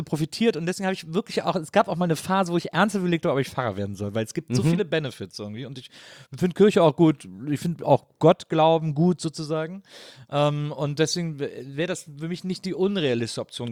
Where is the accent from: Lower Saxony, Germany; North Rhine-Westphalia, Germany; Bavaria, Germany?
North Rhine-Westphalia, Germany; Wesseling